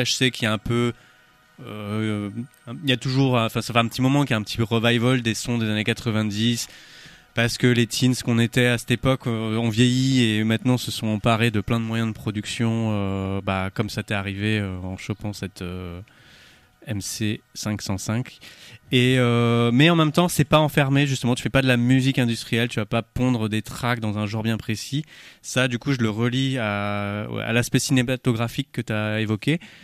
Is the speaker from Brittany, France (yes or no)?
yes; Rennes, Brittany, France; parce que en tant que Rennais